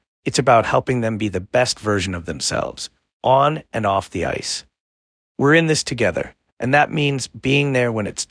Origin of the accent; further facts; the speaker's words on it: Winnipeg, Manitoba, Canada; growing up in Winnipeg, I had to get creative if I wanted to play hockey.